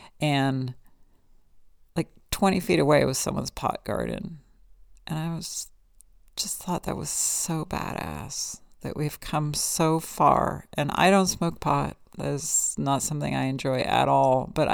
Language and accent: English; California, United States; I grew up in Marin County I was born in late 68, and I grew up in Marin County in the 70s, and it was pretty intense.